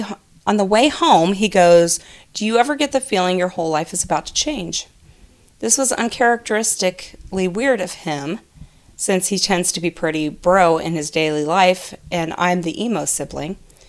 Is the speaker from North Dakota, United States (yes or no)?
yes; North Dakota, United States; I'm from North Dakota.